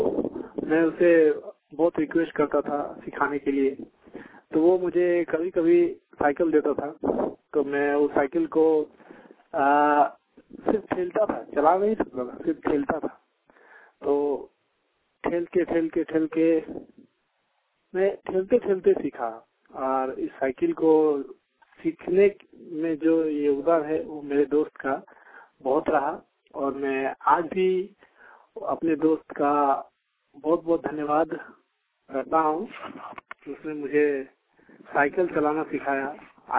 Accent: Jharia, Jharkhand, India; मैं झरिया प्रखंड का रहने वाला हूँ।

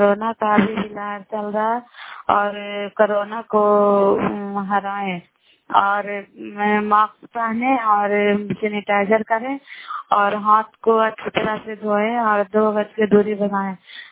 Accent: Karai, Bihar, India; नालंदा जिला कराय ब्लॉक मकराता पंचायत, हम कराय ब्लॉक के निवासी हूँ।

